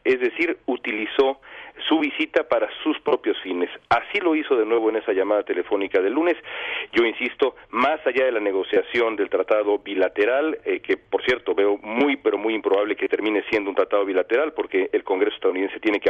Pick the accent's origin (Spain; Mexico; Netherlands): Mexico; Nunca se me va a olvidar a mí como mexicano